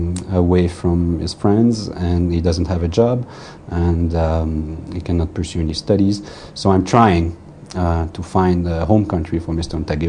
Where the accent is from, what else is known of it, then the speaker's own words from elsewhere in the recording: Montreal, Quebec, Canada; I am from Montreal, Canada.